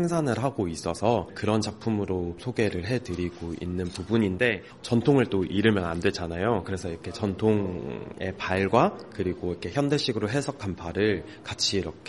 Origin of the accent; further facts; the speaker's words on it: Tongyeong, South Gyeongsang, South Korea; 제 고향이 통영인데